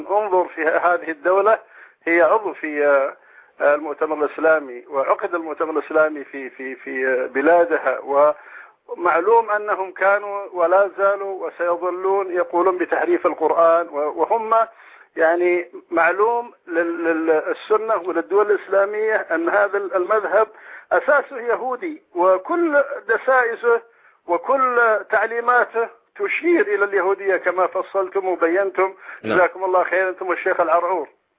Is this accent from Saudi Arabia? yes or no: yes; Saudi Arabia